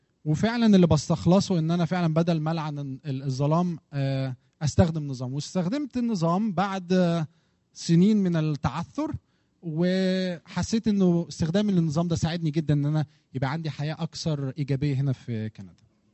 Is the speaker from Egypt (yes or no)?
yes; Egypt; moved away; أنا أساساً صيدلي من مصر